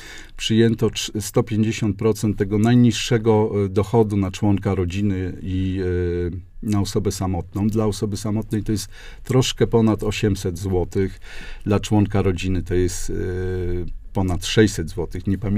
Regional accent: Łódź, Łódź Voivodeship, Poland; jestem rodowitym łodzianinem, i moje babcie mają takie typowe życiorysy, obie w wieku 13 lat poszły do fabryki

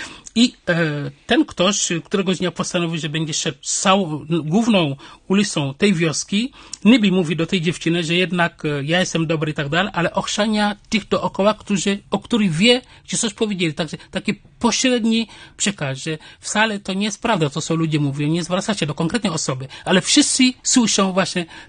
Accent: Dakar, Senegal; Polish is a second language; moved away as an adult; now in Poland; ja się urodziłem na wsi, w wieku 5 lat wujek, kuzyn przyszedł do wioski i zabrał mnie do stolicy, do Dakaru. Dzięki temu chodziłem do szkoły i po maturze przyjechałem do Polski

